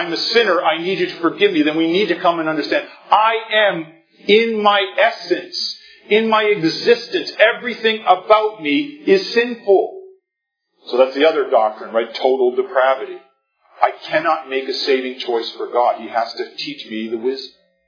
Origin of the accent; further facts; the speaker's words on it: Canada; We're young, we're Canadian